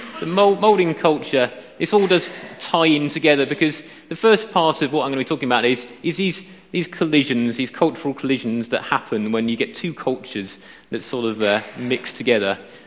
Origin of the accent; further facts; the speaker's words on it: Portsmouth, South East England, United Kingdom; now in Banbury, United Kingdom; I'm originally from Portsmouth on the south coast. And it was a shock for me to move up north to Banbury